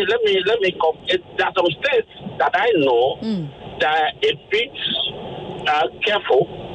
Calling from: Ajah, Lagos, Nigeria; I'm calling from Aja.

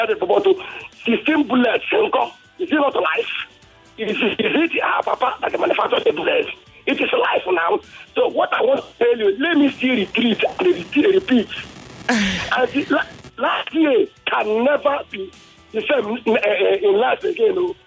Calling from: Koboko, Northern Region, Uganda; And I come from Koboko.

